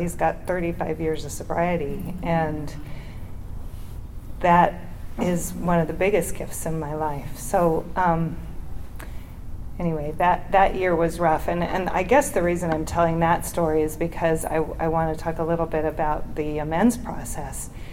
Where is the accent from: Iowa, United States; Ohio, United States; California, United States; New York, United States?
California, United States; Solvang; Growing up in Solvang was interesting. The family down the street didn't like me playing with their daughters because I'm only a quarter Danish, and you know, they were full-blooded Danes. So I grew up feeling a little different, and like I didn't fit in.